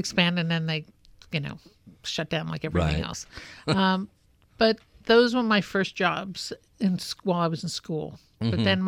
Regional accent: Brooklyn, New York, United States; I grew up in Brooklyn.

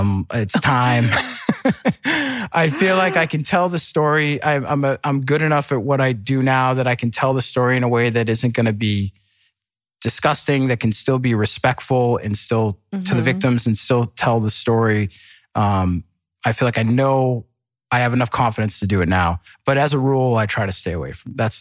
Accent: Boston, Massachusetts, United States; I'm from Boston, New England. Like everyone gives everyone shit.

